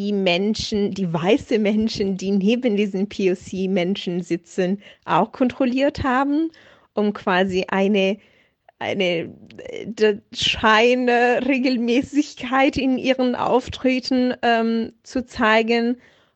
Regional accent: Italy; now in Germany; ich komme ja aus Italien

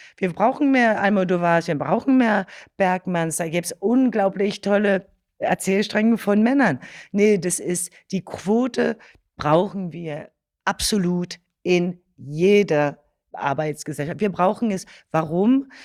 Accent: France; German is a second language; als Französin

